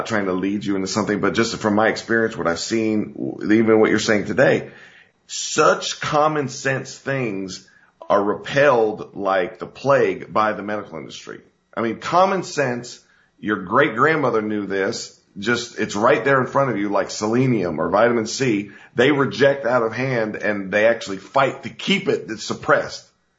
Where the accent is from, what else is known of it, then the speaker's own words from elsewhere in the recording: Georgia, United States; I grew up in Georgia, and there's trees everywhere.